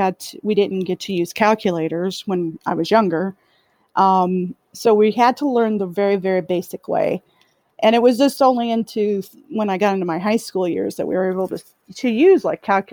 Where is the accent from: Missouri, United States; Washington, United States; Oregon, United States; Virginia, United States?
Missouri, United States; St. Joseph; Born and raised in St. Joseph here, 1976.